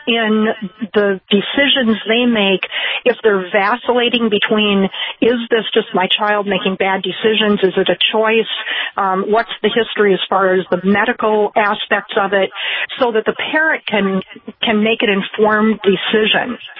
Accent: Wisconsin, United States; In my home state of Wisconsin, a second offense for possession of any amount

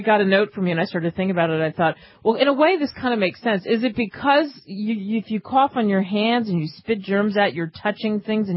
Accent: Queens, New York, United States; My mother must have said that to us a thousand times when we were growing up in Queens, getting off the bus, whatever.

